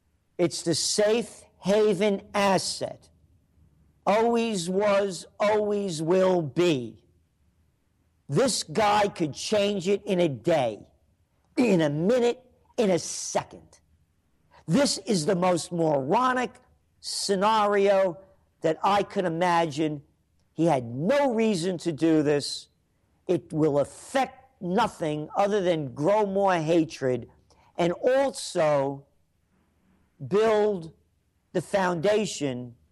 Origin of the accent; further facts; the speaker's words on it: New York, United States; And I'm a New Yorker, and I know the Hudson River very well.